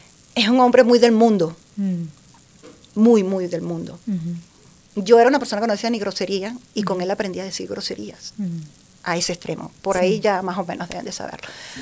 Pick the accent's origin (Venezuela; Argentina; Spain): Venezuela; Bien, soy de Venezuela.